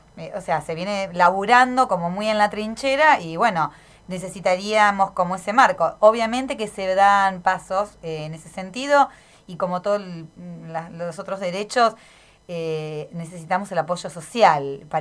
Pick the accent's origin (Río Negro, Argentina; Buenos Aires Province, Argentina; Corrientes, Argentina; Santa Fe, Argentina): Buenos Aires Province, Argentina; La Plata; Yo soy platense